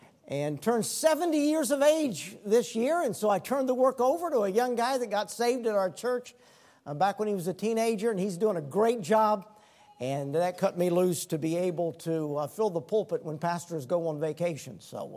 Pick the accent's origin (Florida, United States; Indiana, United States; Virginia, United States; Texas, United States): Virginia, United States; Burke; I'm one of the few native pastors in America. I was born in Arlington Hospital and grew up in Burke. And so I'm a native of the area, one of the few natives.